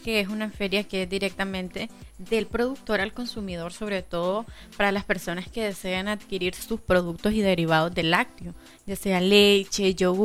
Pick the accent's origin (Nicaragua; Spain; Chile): Nicaragua; como nicaragüenses también estamos aportando a ese consumo local.